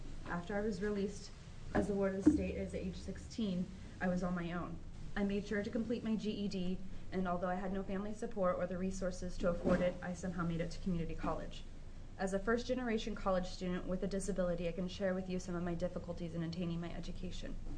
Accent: Coos Bay, Oregon, United States; I'm from Coos Bay.

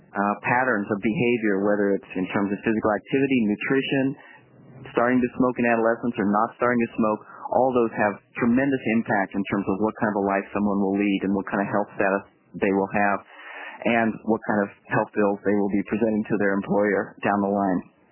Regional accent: Indiana, United States; I mean, I grew up in Indiana where and played sports in high school, basketball kind of gets in your blood.

